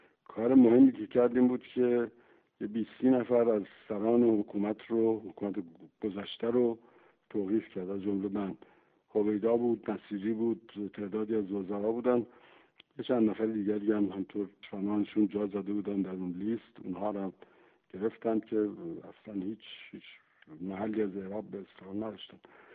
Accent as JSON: {"language": "Persian", "country": "Iran", "moved": "yes", "said": "بعد که از ایران بیرون آمدم"}